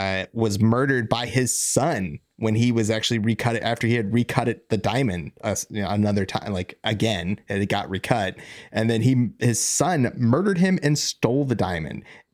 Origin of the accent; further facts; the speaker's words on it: Virginia, United States; And if you are familiar with McLean, Virginia, which I am, because I'm from Virginia, and I've heard of McLean, Virginia, that's who it's named after.